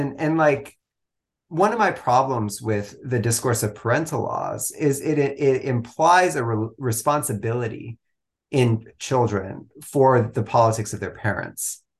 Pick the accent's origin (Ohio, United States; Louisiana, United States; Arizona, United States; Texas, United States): Texas, United States; When I grew up in North Texas, in the run-up to the Iraq War during the George W. Bush administration, before we had internet, really.